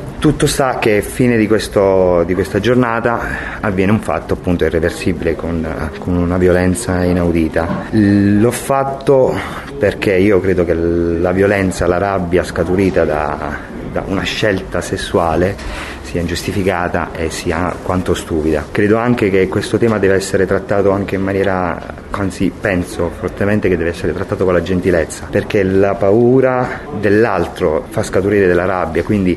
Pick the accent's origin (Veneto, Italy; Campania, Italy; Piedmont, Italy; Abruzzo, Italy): Abruzzo, Italy; Pescara; E io sono di Pescara